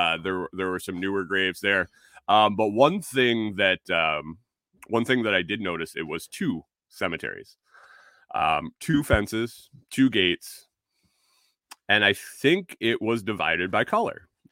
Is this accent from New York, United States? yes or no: yes; New York, United States; I know that we had some places back where I grew up in New York that were state historical landmarks